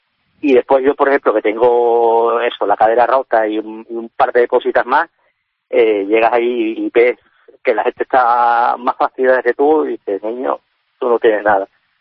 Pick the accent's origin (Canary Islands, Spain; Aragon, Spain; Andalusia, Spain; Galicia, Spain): Canary Islands, Spain; yo hice el curso de vela con 9 años, como muchos canarios, en Puerto Rico